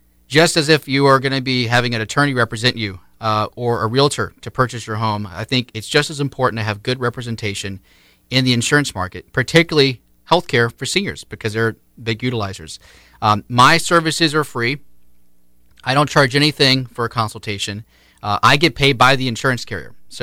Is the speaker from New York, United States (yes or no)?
no; Tampa, Florida, United States; also born or lived in South Carolina; now in Tallahassee, United States; I'm from originally from South Carolina, grew up in Tampa for about 18 years. I just moved to Tallahassee about 2 years ago.